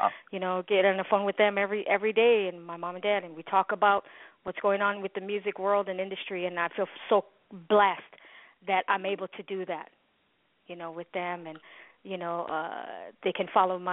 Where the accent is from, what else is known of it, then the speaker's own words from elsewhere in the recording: Honolulu, Hawaii, United States; born there; Okay, so I was born in Honolulu, Hawaii, came from a musical family.